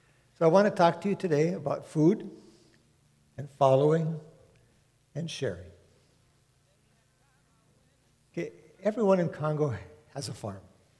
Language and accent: English; Duluth, Minnesota, United States; I grew up and was born in Duluth, and I grew up a little bit on the range in Bowabic, and then back in Duluth again.